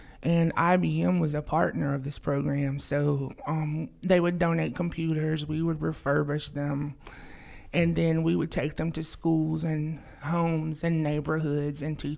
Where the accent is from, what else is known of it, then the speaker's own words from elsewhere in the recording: Cleveland, Tennessee, United States; I'm from the area. I grew up in Cleveland, Tennessee.